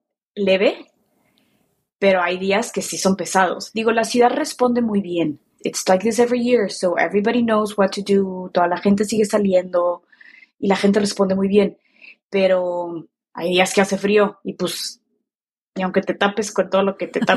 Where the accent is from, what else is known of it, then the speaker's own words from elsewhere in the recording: Mexico City, Mexico; moved away as an adult; also born or lived in Philadelphia; now in Chicago, United States; Mi hermana nació en Filadelfia y luego nos regresamos a México. Mi familia es de la Ciudad de México. Yo crecí en la Ciudad de México. Regresamos cuando yo tenía apenas como un año. Entonces yo realmente crecí ahí y hace 12 años me vine a Chicago a estudiar la maestría.